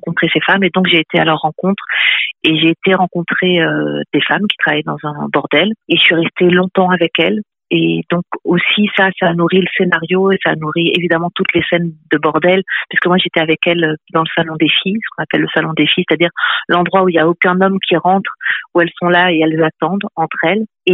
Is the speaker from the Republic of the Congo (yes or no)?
no; France; now in Belgium; moi, je suis française qui vit en Belgique depuis 24 ans. Donc, c'est vrai que je connais les deux pays.